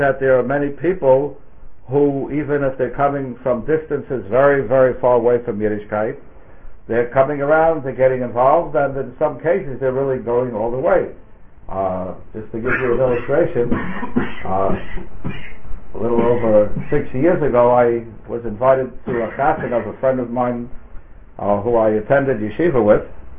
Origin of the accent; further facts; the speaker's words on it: United States; now in England; where I come from the United States, the conservative movement is deteriorating and disappearing fairly rapidly.